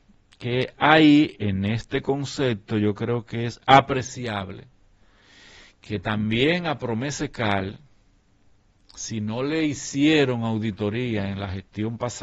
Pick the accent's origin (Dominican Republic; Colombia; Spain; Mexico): Dominican Republic; Y eso nosotros, como dominicanos, debemos felicitar al gobierno de la República Dominicana